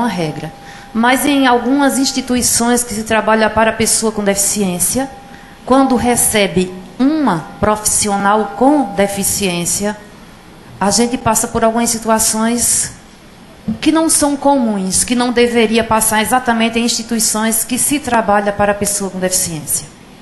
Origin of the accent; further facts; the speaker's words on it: Pernambuco, Brazil; Eu não sou de Garanhuns, atualmente eu moro em Garanhuns e trabalho em Garanhuns. Eu sou de uma cidade pertinho de Garanhuns, que faz parte do Agreste Meridional de Pernambuco.